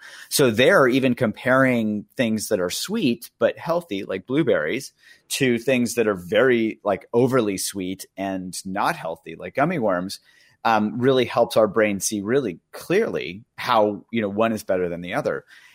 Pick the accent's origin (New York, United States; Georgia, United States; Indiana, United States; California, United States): Indiana, United States; So I grew up in Indiana. My uncle and my grandparents were farmers